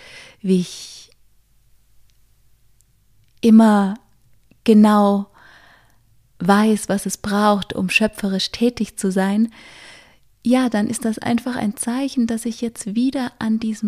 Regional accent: Baden-Württemberg, Germany; accent: Swabian; first language Swabian; auf meine erste Sprache, auf meine eigentliche Muttersprache, Schwäbisch, zurückgreifen.

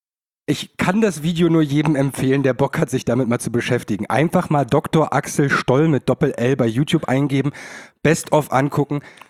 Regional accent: Germany; Das sind Deutsche. Ich bin auch Deutsche. Ich muss die Schuld von mir wegweisen.

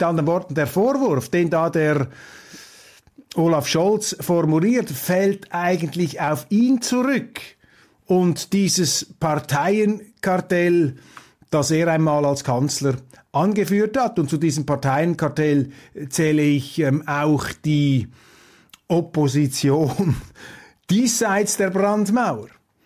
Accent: Switzerland; bei uns in der Schweiz.

